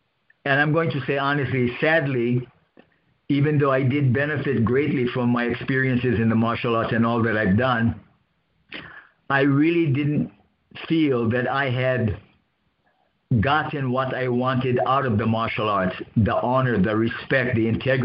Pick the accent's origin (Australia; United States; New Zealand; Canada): United States; Hawaii; You know, growing up in Hawaii, as you guys all know, you know, we are exposed to the Japanese culture, so many different cultures.